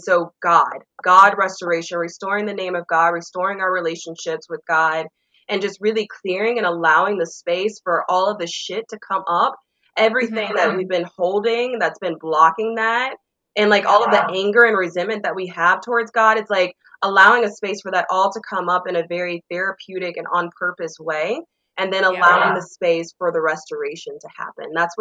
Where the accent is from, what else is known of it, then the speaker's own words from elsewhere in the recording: the South, United States; Like I was born and raised in the South, Black family, very heavily steeped in religion, Southern religion, Baptist religion.